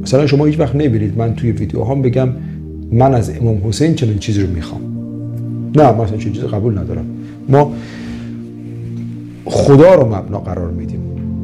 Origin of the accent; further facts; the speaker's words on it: Iran; ما ایرانی هستیم و در نهایت انسانیم